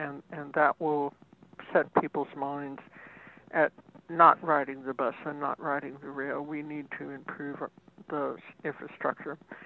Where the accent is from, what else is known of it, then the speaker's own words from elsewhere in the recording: Washington, District of Columbia, United States; I recall when I was growing up in Washington on 14th Street that there were buses going up and down till 2 a.m. in the morning.